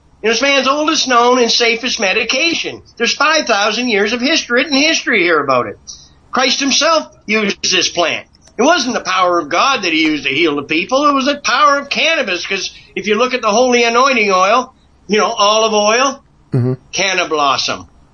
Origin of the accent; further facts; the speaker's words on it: Canada; under the Charter of Rights, it says, as a Canadian, I have the right to life.